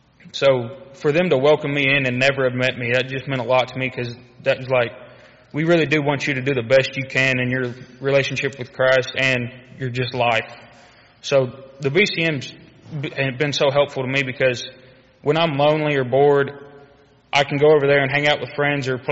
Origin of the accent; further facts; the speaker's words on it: Ketchum, Oklahoma, United States; I'm from Ketchum, Oklahoma, which is the complete other side of Oklahoma, so like 7.5 hours away, up by Grand Lake. And I was born and raised in church.